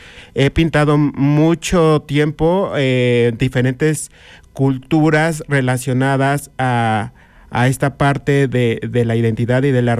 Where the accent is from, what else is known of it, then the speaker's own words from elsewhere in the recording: Mexico City, Mexico; Soy originario de la Ciudad de México.